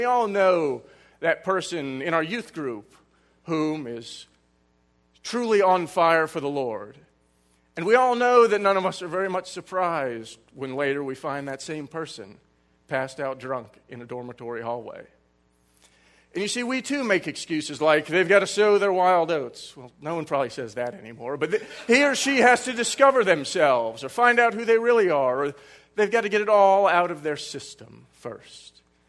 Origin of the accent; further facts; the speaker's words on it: St. Petersburg, Florida, United States; Because you see, I grew up here in St. Petersburg, a place where, while the Catholic Church is present, its influence isn't very strong.